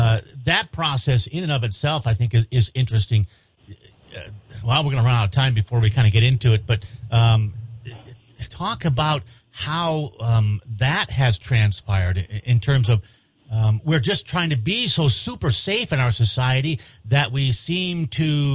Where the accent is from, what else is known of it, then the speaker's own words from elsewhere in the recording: Montana, United States; You know, growing up in Garfield County, and a lot of us can identify with that. A lot of us grew up in Montana